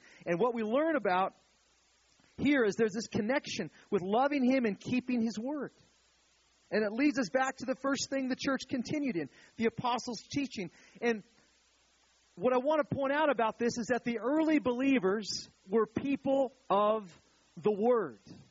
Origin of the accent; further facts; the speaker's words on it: California, United States; I'm from California, man. We eat salads and stuff.